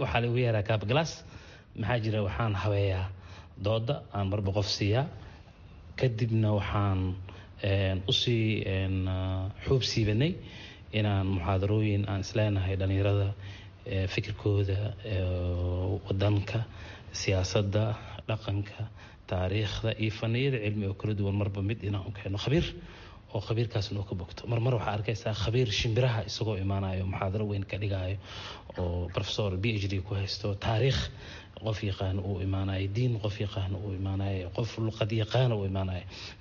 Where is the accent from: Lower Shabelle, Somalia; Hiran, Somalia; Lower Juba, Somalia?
Lower Juba, Somalia; Kismayo; born there; Ani waxaan ku dhashay Kismaayo